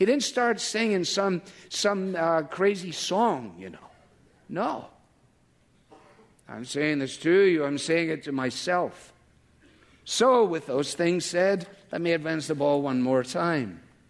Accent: Scotland, United Kingdom; when I grew up in Scotland

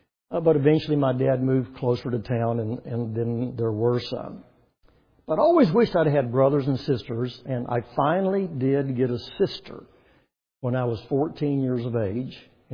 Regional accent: Waco, Texas, United States; born there; And I was born in Waco, Texas during the war.

